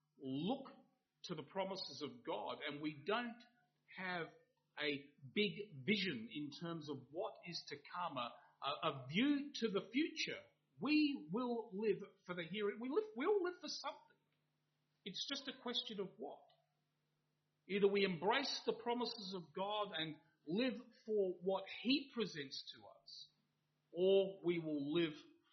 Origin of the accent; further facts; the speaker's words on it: Australia; My parents were 10-pound Poms. I've always taken great interest in my roots. I love my roots. But being an Australian and calling ourselves of this ethnicity or this nationality, there's nothing wrong with that.